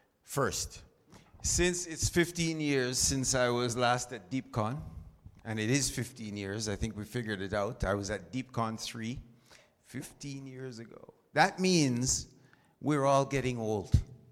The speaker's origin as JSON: {"language": "English", "country": "Jamaica", "also_born_or_lived": "England", "said": "I am from Jamaica."}